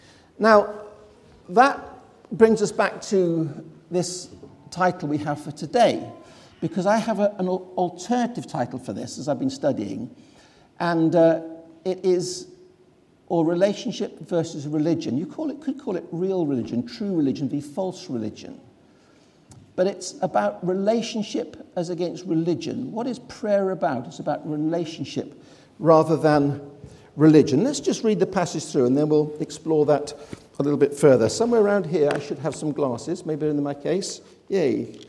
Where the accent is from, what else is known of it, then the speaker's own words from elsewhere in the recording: United Kingdom; That's why I, as a British person, think French mustard is this anemic brown stuff.